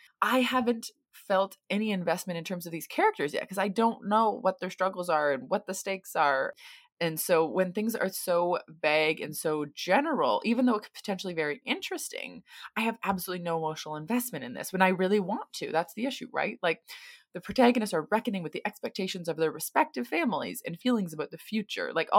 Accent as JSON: {"language": "English", "country": "United States", "lives_now": "Sydney, Australia", "said": "I'm an American currently living in Sydney, Australia"}